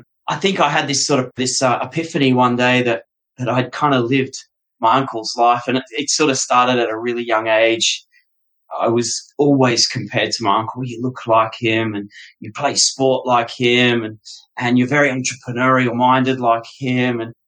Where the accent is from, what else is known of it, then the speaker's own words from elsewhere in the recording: Australia; also born or lived in United Kingdom; now in United States; Growing up in Australia, and I tell this to a lot of my friends here in the US now, growing up in Australia, we kind of looked up to the US, you know. It was, for me, I was growing up in the 80s and the 90s